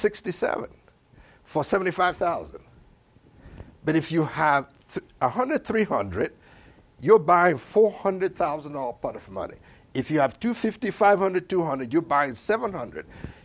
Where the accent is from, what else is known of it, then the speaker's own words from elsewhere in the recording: Nigeria; now in United States; I'm from Nigeria originally. Insurance is not important. Come to this country, insurance is required.